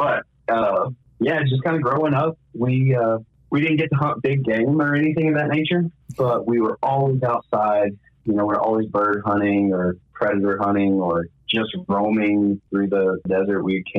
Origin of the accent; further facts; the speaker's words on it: Texas, United States; I grew up in West Texas. My family is a couple generations of working in the oil fields out there. And just grew up a small town kid.